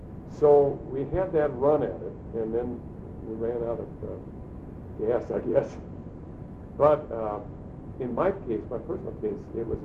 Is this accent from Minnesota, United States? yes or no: yes; St. Paul, Minnesota, United States; I grew up in St. Paul, where the Dodgers had their minor league club, St. Paul Saints.